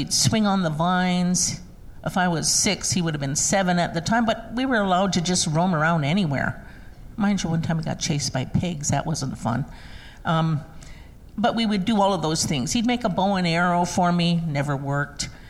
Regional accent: Six Nations, Ontario, Canada; born there; I was born on Six Nations in Oswegan to a Mohawk dad and a non-Native mother. And we had a very happy life.

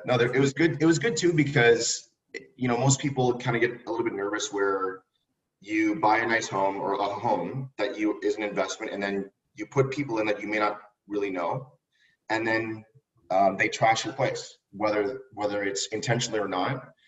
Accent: Mississauga, Ontario, Canada; Sorry, no, I grew up in Mississauga.

